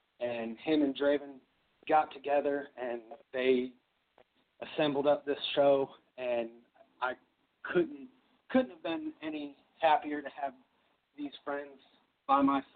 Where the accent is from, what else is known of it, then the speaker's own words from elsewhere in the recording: Madison, United States; now in Louisville, United States; I was originally from Madison, so when they were downtown, it wasn't that big of an issue to get there. But, you know, when I moved to Louisville, it was definitely a little bit, you know, tougher to get rides out